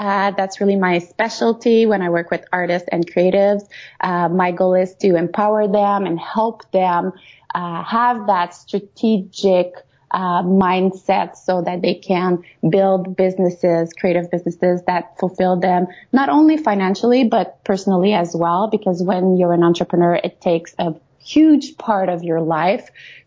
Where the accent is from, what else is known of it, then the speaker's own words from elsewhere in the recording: Canada; I'm French Canadian. I'm a mother of two.